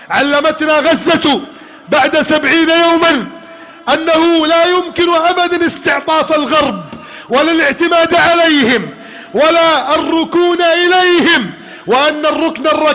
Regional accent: Egypt

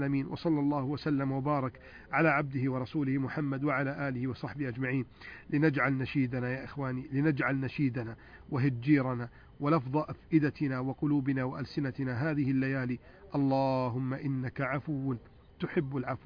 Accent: Egypt; بلدنا مصر

